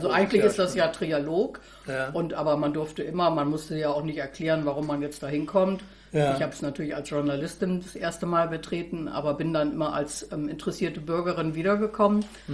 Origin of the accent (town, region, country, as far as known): Bremen, Germany; born or raised there; moved away as an adult; also born or lived in Göttingen